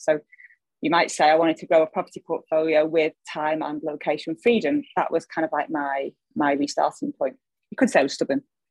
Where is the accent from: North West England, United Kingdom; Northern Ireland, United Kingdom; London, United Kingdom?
North West England, United Kingdom; Salford; accent: Salford; moved away; Not that you can tell from my accent, which is still straight out of Salford.